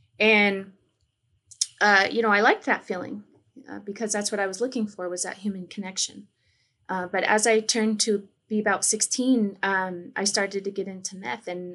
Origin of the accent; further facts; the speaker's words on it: United States; I'm from the Mohican Nation, and so I just shared a greeting from my traditional language with you guys.